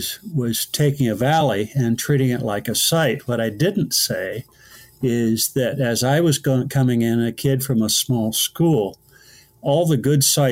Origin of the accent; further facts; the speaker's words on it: California, United States; one of the coolest ones to me growing up in California, I had a thing about California missions.